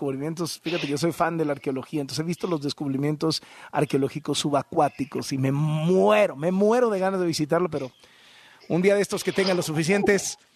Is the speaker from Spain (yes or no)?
no; Yucatán, Mexico; yo soy de Yucatán, entonces imagínate si he estado por todas esas zonas